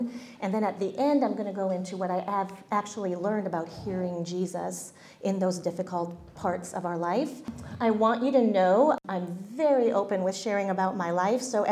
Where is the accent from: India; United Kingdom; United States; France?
France; I was born and raised in France. That's just the reality. And because my parents taught at European Bible Institute just north of Paris, I got to grow up in this.